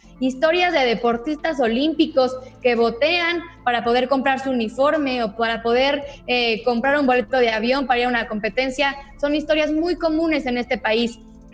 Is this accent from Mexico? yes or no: yes; Mexico; los que salimos perdiendo somos los ciudadanos mexicanos.